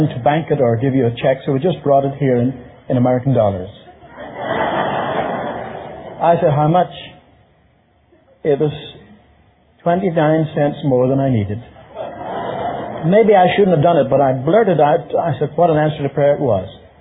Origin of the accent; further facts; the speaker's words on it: Ireland; now in Los Angeles, United States; I'm from Ireland